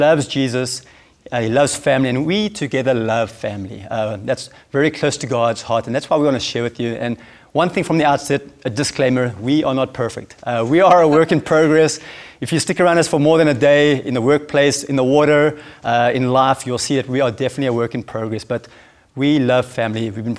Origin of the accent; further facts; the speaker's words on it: Hawaii, United States; now in South Africa; We come from Hawaii. We spent about 15 years in Hawaii and got here about 13 years ago from Hawaii, moved across to South Africa